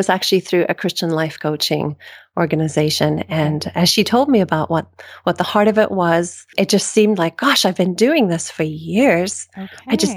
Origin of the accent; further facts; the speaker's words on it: Namibia; also born or lived in South Africa; now in United States; I was born in South Africa, and then we moved in the midst of the apartheid to Namibia, which is the country northwest of South Africa.